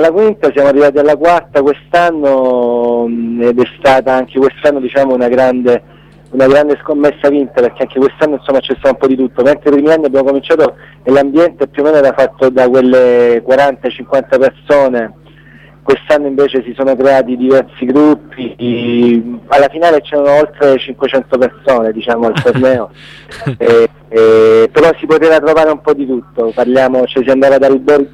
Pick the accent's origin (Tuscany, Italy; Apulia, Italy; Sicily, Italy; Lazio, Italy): Apulia, Italy; Lecce; Io poi vengo da Lecce, cioè, pur essendo una cittadina, però sta a 50 km e c'è una certa differenza.